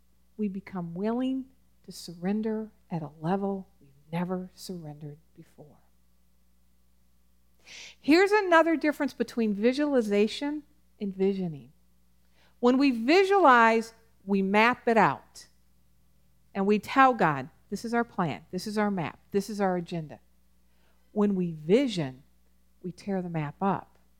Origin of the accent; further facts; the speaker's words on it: Wisconsin, United States; back when there weren't like a lot of street lights and those dark country roads when I grew up in Wisconsin, that there and hills, and it was hilly